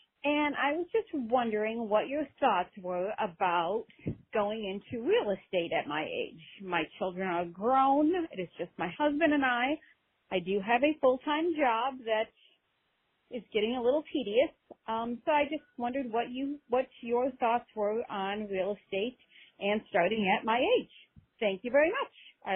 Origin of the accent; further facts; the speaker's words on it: Illinois, United States; I'm from Illinois.